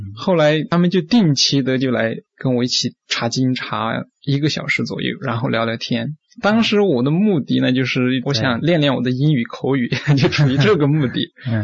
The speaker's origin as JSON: {"language": "Chinese", "region": "Yunnan", "country": "China", "tie": "born or raised there", "said": "我是云南一个很小的一个小山村长大，非常偏远的地方。我记得的话，在文化大革命什么时候，我是60年代出生的嘛"}